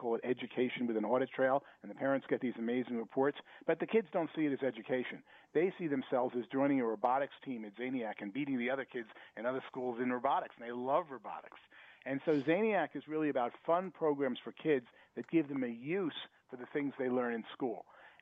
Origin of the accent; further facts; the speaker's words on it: Long Island, New York, United States; also born or lived in Brooklyn; I was born in Brooklyn, New York, when Brooklyn was not a fashionable place to be, and escaped to Long Island, where I went to high school